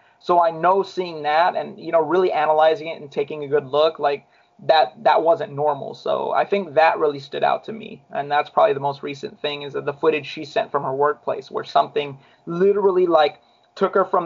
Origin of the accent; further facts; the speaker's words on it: Long Beach, California, United States; born there; And I was born in Long Beach.